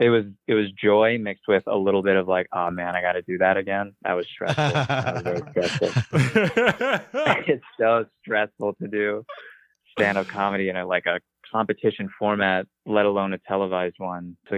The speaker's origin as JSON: {"language": "English", "region": "Vermont", "country": "United States", "said": "I'm just from Vermont."}